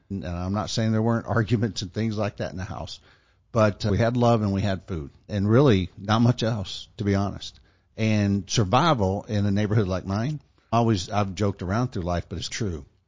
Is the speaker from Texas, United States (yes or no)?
yes; Houston, Texas, United States; So growing up in East Houston in the 70s and 80s and 90s.